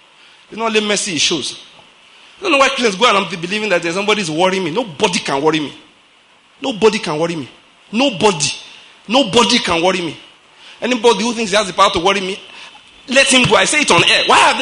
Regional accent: Nigeria; you know, I'm a Nigerian, I'm a black man.

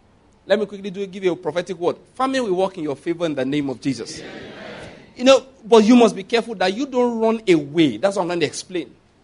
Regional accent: Ondo, Nigeria; because I come from Ondo State where there's a lot of cash crop, you know, cocoa, there's plenty of it there.

